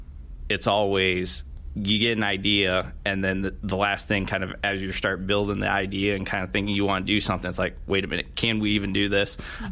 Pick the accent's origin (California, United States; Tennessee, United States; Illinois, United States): Illinois, United States; also born or lived in Iowa / Wisconsin; that I'm not from the South. So I'm originally from Illinois, went to undergrad at Coe College in Iowa